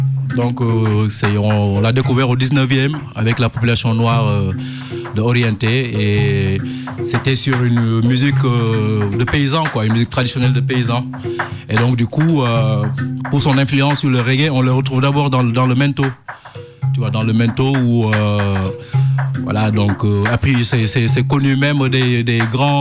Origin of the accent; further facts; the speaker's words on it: Senegal; moi je suis étant du Sénégal, je pourrais pas, tu vois, revendiquer une grande éducation assiko, mais quand même la musique populaire qui m'a bercé dans mes quartiers banlieues de Karoua et aux alentours de la ville, c'est l'assiko